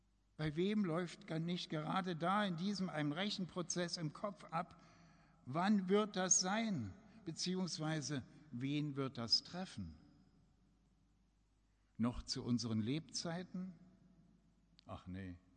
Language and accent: German; Berlin, Germany; Schon in meiner Jugend in der Berliner Stadtmissionsgemeinde sprach unser Missionar von der Endzeit.